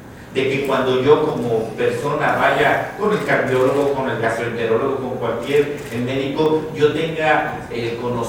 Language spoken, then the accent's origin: Spanish; Mexico